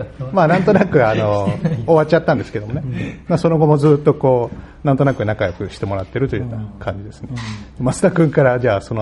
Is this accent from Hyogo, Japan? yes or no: yes; Kobe, Hyogo, Japan; 私も出身が神戸ですし、当時京都の方の大学におりましたので